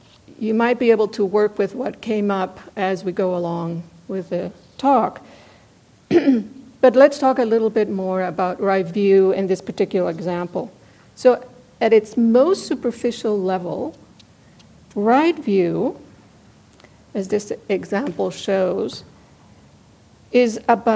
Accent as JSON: {"language": "English", "region": "Mexico City", "country": "Mexico", "tie": "born or raised there", "said": "I was about 14 years old, growing up in Mexico City, and I went to the movies with my mother."}